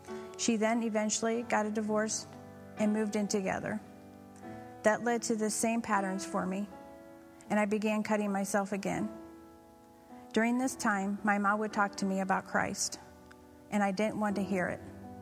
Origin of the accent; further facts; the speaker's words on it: Philadelphia, Pennsylvania, United States; I grew up in Philly, and I have a mom and a dad and a brother.